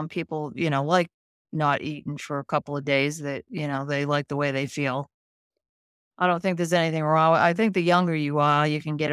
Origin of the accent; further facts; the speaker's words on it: East Coast, United States; I grew up on the East Coast and I grew up right on the water.